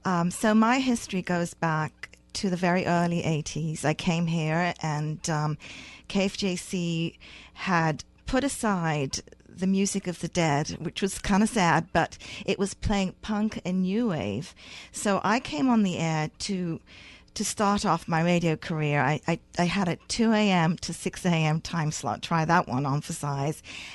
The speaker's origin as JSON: {"language": "English", "region": "England", "country": "United Kingdom", "tie": "born or raised there", "accent": "British", "said": "I grew up in England. I don't know if you can tell from the British accent"}